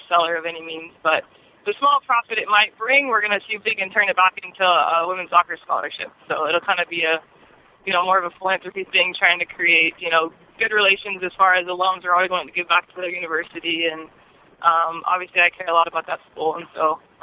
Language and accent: English; California, United States; I mean, like I said, growing up in the Bay Area, it's a small enough area where, you know, I grew up going to St. Mary's games